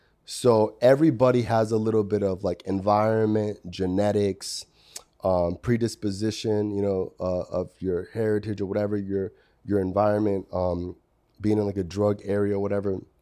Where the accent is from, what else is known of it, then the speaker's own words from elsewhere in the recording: Florida, United States; Born and raised in South Florida. Was on drugs my whole childhood.